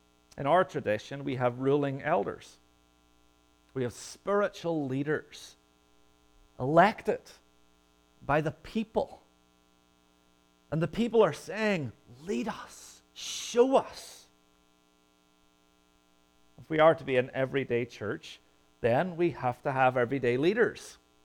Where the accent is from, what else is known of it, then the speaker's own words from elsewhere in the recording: Ireland; Meat and potatoes. As an Irishman, it's all you need.